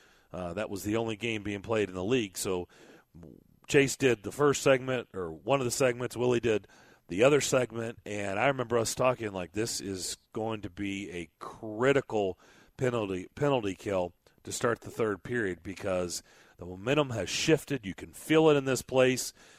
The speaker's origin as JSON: {"language": "English", "town": "Nashville", "region": "Tennessee", "country": "United States", "said": "because I said I was from Nashville"}